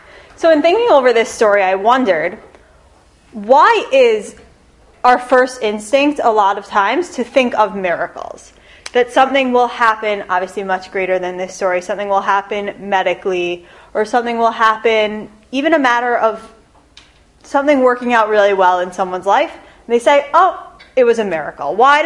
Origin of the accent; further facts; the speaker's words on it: New Jersey, United States; I'm from New Jersey originally. When I first got married, we lived in Washington Heights.